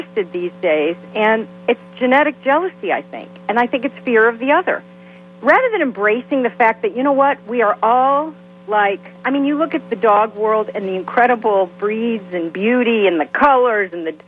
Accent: Michigan, United States; And I'm from Michigan

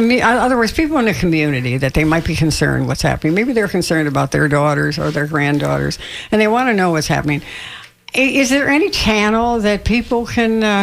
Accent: Chicago, Illinois, United States; but also I was from Chicago, and so we certainly historically knew about the Chicago fire

